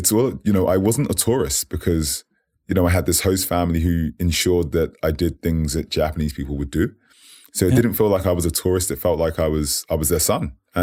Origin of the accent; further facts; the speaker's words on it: United Kingdom; So I'm elusive with my age. Very early 30s. And yes, I am British. But I would say I always say this. I say, you know, I'm in it, but not of it, if that makes sense. I got the opportunity to grow up in a few places.